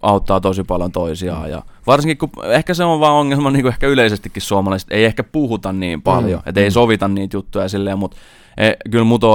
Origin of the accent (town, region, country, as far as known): Riihimäki, Kanta-Häme, Finland